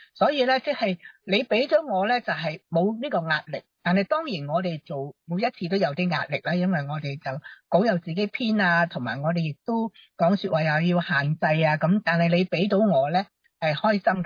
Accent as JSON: {"language": "Cantonese", "country": "China", "said": "我哋系中国人啦"}